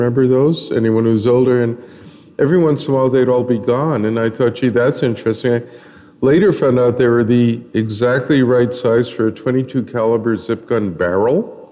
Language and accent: English; Brooklyn, New York, United States; Well, Brooklyn. It's about as, Brooklyn, New York is about as far from the North Shore as you can get, although we do have some trees.